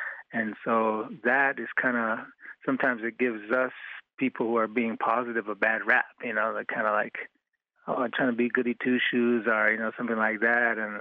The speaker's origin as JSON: {"language": "English", "region": "Montana", "country": "United States", "tie": "born or raised there", "said": "So growing up in Crow on the res, you know, I kind of was surrounded"}